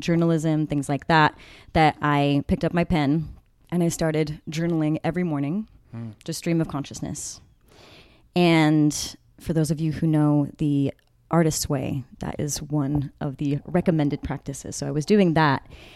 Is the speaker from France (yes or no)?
yes; France; So I grew up in France, and poetry has a big part in French culture.